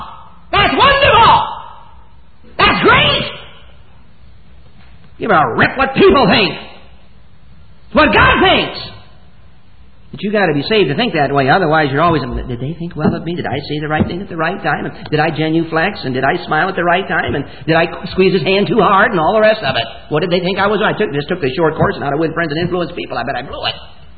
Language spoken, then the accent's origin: English; Michigan, United States; Now, I'm from Michigan. And I heard Michigan got beat yesterday.